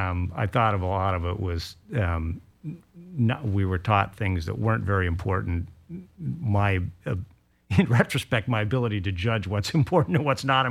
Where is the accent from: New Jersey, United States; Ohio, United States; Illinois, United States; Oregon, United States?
Oregon, United States; Portland; I grew up in rural Portland, a small community that feels very much like Vashon does now.